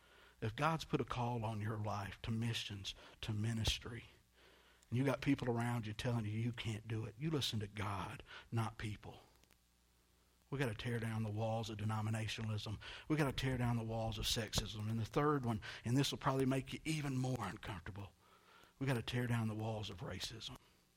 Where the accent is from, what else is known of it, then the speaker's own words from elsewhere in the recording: the South, United States; I grew up in the South. We didn't have them. We didn't see them.